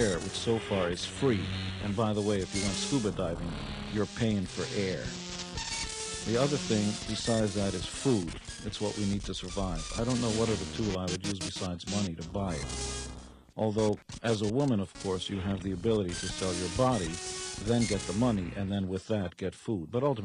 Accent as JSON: {"language": "English", "country": "Israel", "said": "I come from Israel."}